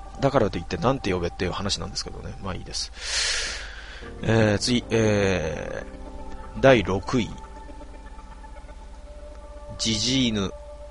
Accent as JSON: {"language": "Japanese", "region": "Kansai", "country": "Japan", "said": "ちなみに関西圏です。"}